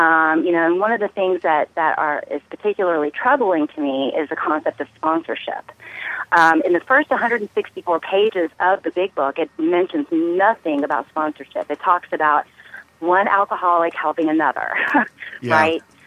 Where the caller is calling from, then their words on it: North Carolina, United States; Yeah, I'm calling from North Carolina.